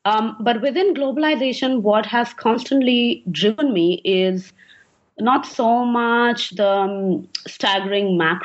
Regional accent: India; moved away as an adult; also born or lived in United States / Lebanon; now in Cape Town, South Africa; I was born and raised in India, but I've been traveling for a while now and lived part of my life in the United States, where I did my doctoral studies. Then I went for my postdoc work to Lebanon, and I lived in North Lebanon for 2-3 years.

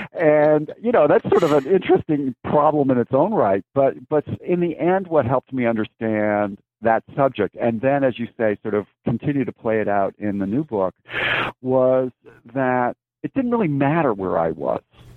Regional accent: Connecticut, United States; moved away as an adult; now in Claremont, United States; I grew up in Connecticut and went to high school there and ultimately came west for college at Pitzer College in Claremont, California

